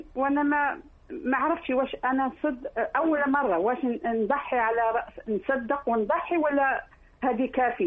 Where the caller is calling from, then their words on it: Netherlands; من هولندا.